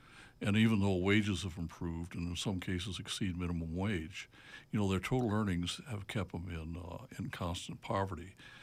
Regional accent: Wisconsin, United States; Well, I joined the Border Patrol from the upper Midwest. I was born and raised in Wisconsin.

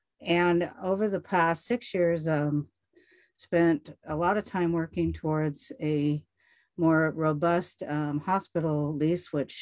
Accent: Ketchikan, Alaska, United States; I am a 6th generation born and raised in Ketchikan and running for a 3rd term.

